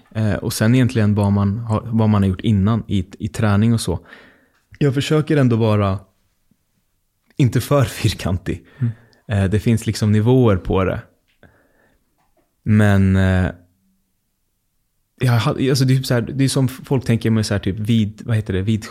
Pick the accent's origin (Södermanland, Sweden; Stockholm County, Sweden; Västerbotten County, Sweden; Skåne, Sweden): Stockholm County, Sweden; Fittja; jag är ju uppväxt i Fittja där det liksom är en, alltså det är ett smörgåsbord av olika kulturer och tankar på ett ställe.